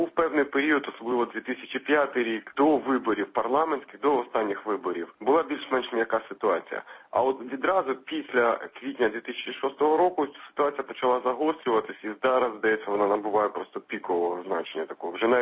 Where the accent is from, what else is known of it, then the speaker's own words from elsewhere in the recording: Dniprodzerzhynsk, Dnipropetrovsk Oblast, Ukraine; В моєму рідному місті Дніпродзержинську